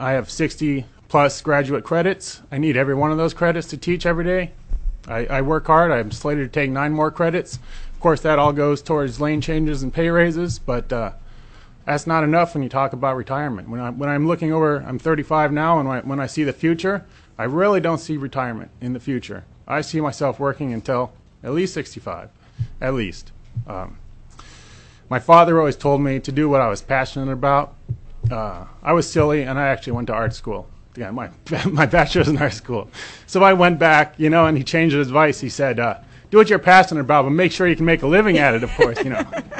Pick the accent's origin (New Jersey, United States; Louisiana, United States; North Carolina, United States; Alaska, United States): Alaska, United States; I was born in Alaska, and I was educated in Alaska.